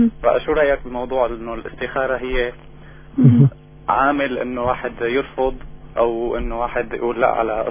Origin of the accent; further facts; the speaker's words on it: Syria; من الشام.